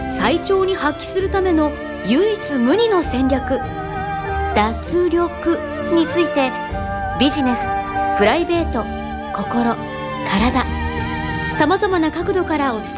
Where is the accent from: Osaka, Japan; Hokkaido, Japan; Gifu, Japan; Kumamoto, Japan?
Kumamoto, Japan; なのでちょっと私地元が熊本だったので